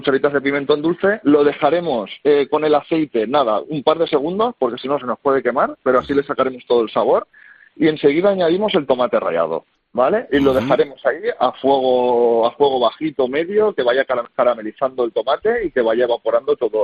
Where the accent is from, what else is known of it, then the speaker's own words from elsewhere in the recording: Valencia, Valencian Community, Spain; Yo que soy de aquí de Valencia